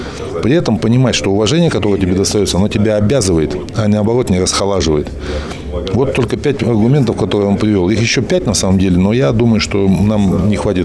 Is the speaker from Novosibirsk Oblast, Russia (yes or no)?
yes; Novosibirsk, Novosibirsk Oblast, Russia; Я смог из Новосибирска через сложную систему соревнований попасть в это уникальное, на самом деле, объединение